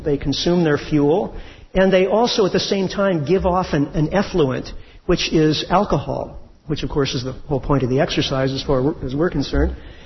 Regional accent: California, United States; I'm from Northern California, and we're very familiar with this there.

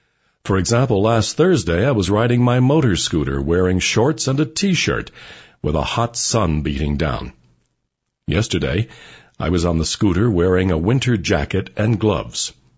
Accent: New York, United States; moved away as an adult; now in Switzerland; Where I grew up back in the New York area, our summers were tropical and were measured in months, not days.

